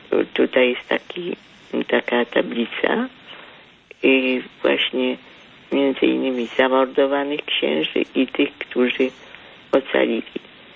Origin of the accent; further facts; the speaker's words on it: Łódź, Łódź Voivodeship, Poland; Ja jestem z Łodzi.